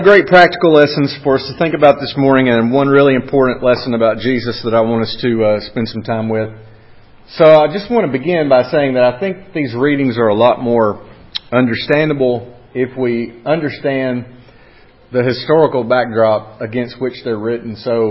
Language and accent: English; Alabama, United States; So, for those of you listening at home, I'm from Alabama.